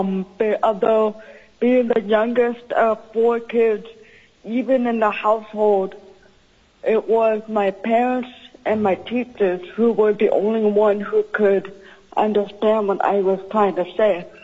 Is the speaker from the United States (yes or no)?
yes; Juneau, Alaska, United States; For the record … I'm from Juneau, Alaska.